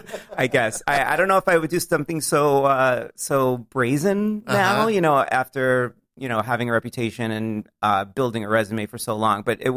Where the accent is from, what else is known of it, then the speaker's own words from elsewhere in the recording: New York, United States; now in Los Angeles, United States; No, I grew up in New York in the suburbs outside of the city.